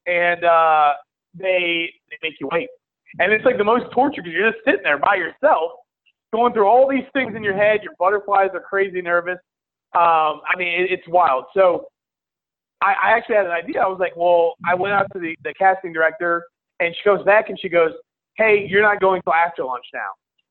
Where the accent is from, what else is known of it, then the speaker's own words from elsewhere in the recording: Orlando, Florida, United States; I own Odang Hummus. I'm from Orlando, Florida.